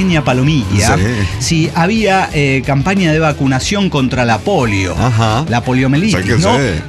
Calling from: Arlington, United States; de Arlington, USA.

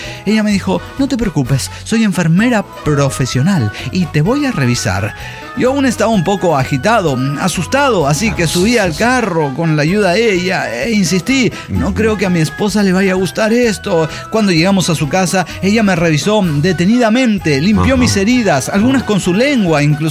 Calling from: Cochabamba, Bolivia; de Cochabamba, Bolivia.

